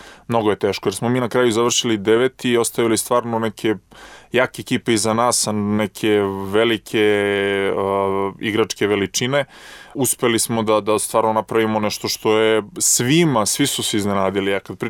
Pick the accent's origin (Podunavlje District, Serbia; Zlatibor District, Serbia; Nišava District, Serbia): Nišava District, Serbia; Niš; moved away; Ja sam igrao ranije, ja sam iz Niša otišao jako mlad.